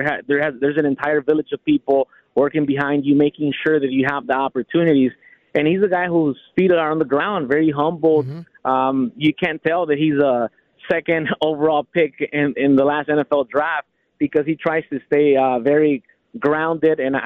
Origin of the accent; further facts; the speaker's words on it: Los Angeles, California, United States; I'm from South Central Los Angeles, so it's not that far away from where I'm from.